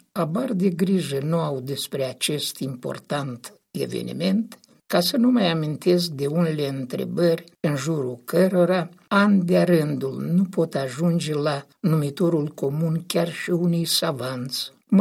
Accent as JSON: {"language": "Romanian", "town": "Minceni de Jos", "region": "Rezina District", "country": "Moldova", "tie": "born or raised there", "said": "în satul Minceni de Jos, satul meu de Baștină, din părțile Rezinii."}